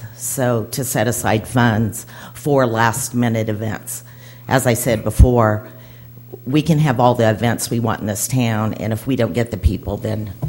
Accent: Bakersfield, California, United States; I do have a son at Cal State Bakersfield, and we're originally from Bakersfield

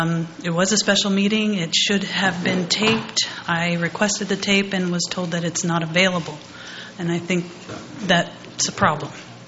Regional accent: Los Osos, California, United States; Good evening. … from Los Osos.

